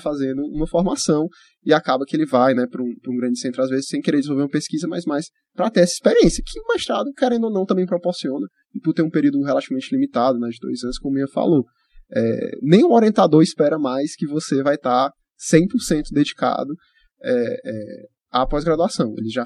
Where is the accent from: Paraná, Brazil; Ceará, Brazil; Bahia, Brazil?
Ceará, Brazil; Fortaleza; quando você chega lá falando, ah, eu sou de Fortaleza